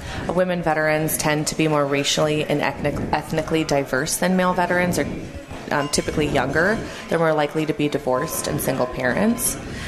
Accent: Rochester, Minnesota, United States; You know, a position opened up, and I'm originally from Rochester, so it was a good fit for me.

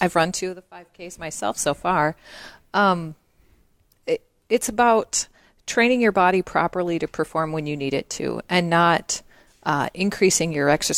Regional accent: Lindstrom, Minnesota, United States; now in Scandia, United States; I live in Scandia now. I work in the Osceola Medical Center and at the Outreach Scandia Clinic. I'm originally from Lindstrom, Minnesota.

